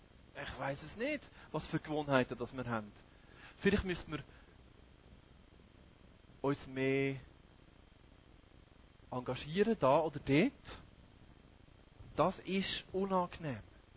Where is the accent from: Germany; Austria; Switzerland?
Switzerland; Extrem sein passt bei uns in der Schweiz nicht.